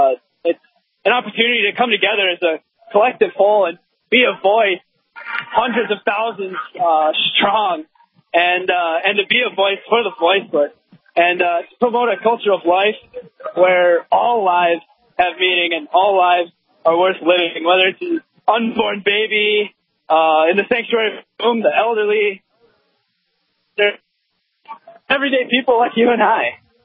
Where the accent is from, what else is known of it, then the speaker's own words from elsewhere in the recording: Aberdeen, South Dakota, United States; I'm from Aberdeen, South Dakota, but I'm here with the University of Mary.